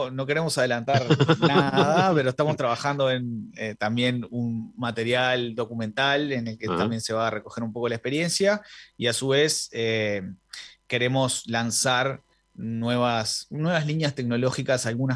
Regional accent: Uruguay; como uruguayos también tenemos que valorar esa posibilidad

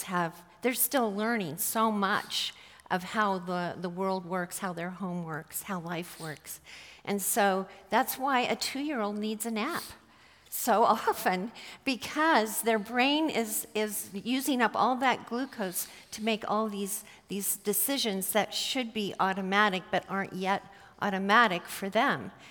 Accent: United States; But I also realized there was this entitlement that I am struggling with, that things as an American, I expect to have the freedom to walk on this grocery aisle in the direction I want to go to get that thing

